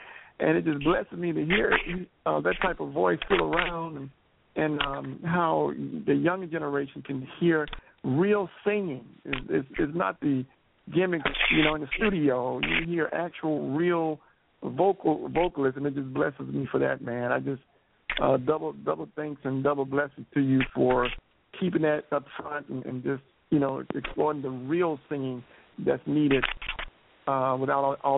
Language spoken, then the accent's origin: English; the South, United States; because I remember growing up in the South